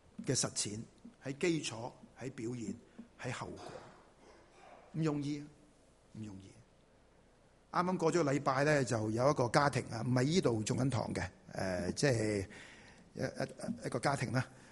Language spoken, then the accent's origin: Cantonese; Chaozhou, Guangdong, China; 我哋潮州人。食完啲饭倒啲水落去咪潮州粥咯